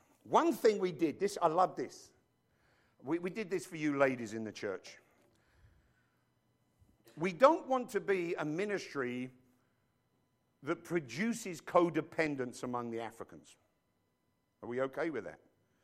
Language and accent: English; New York, United States; I said, we're from New York, so we're calling the truck Vinny.